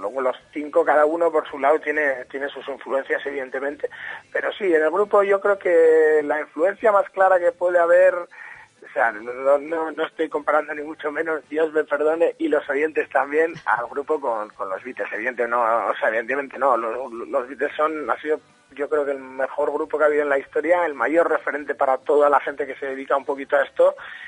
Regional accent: Bilbao, Basque Country, Spain; En Bilbao … éramos amigos antes de formar el grupo.

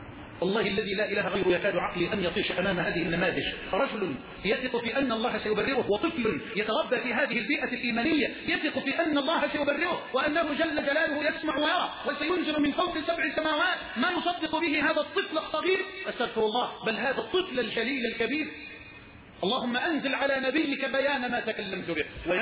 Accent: Egypt; اللهم اجعل بلدنا مصر راحة للأمن والأمان

